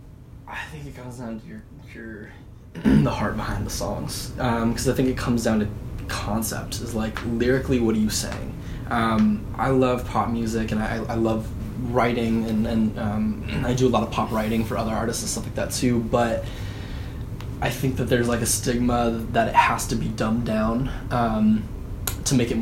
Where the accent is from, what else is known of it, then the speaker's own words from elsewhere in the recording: San Diego, California, United States; now in Los Angeles, United States; since moving to L.A., because, I mean, I grew up in San Diego and did, like, band stuff and played in, like, kind of pop rock bands